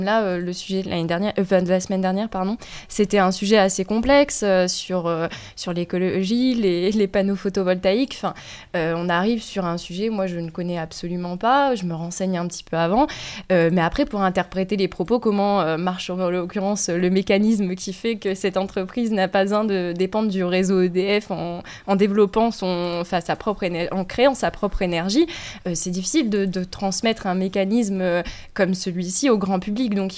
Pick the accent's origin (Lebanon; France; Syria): France; Lille, Hauts-de-France; now in Bourgoin-Jallieu, France; je viens de Lille, mon école est à Montpellier, je travaille à Bourgoin-Jallieu